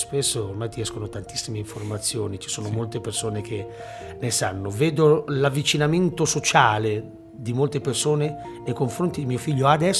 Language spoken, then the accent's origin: Italian; Milan, Lombardy, Italy; io da buon milanese ero abituato a mangiare alle 7:30